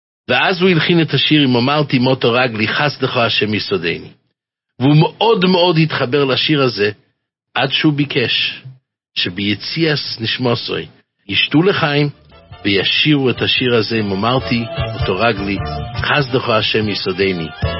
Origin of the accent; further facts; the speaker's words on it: Jerusalem, Jerusalem District, Israel; בילדותי גדלתי בשערי חסד